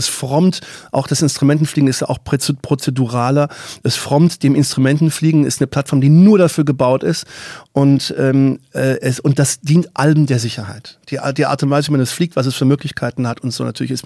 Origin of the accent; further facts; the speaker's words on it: Baden-Württemberg, Germany; aus meiner alten Heimat, Baden-Württemberg